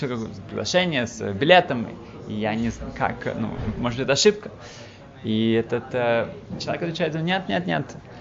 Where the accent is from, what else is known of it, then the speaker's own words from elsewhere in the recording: Switzerland; И я приехал туда из Швейцарии, я был очень одинок, я уже хотел уезжать.